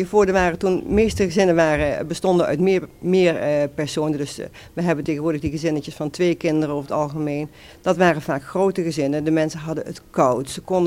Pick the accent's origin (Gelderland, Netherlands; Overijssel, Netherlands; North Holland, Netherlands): Gelderland, Netherlands; 's-Heerenberg; ik kom zelf uit Zeerenberg, uit de Achterhoek.